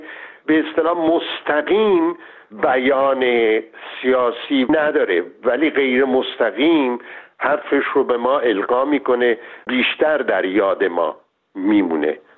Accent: Shiraz, Fars, Iran; من شیرازی هستم. خب چون شیرازی هستم طبیعتا تمام خاطرات کودکی من از شهر شیراز و از حافظ و سعدی و غذاهای شیرازی و گلهای شیراز و باغهای شیراز میاد.

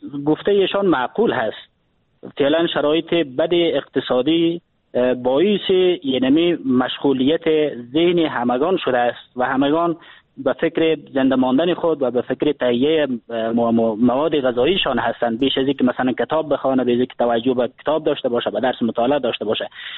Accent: Afghanistan; به عنوان یک افغان، به عنوان یک جوان در وطن ما زندگی میکنیم

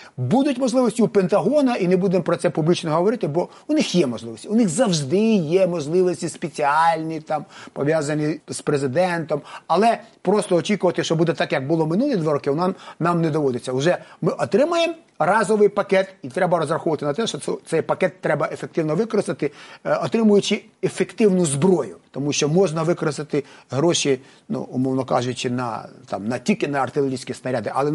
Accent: United States; а чому це ми, американці, маємо там дуже цим опікуватись?

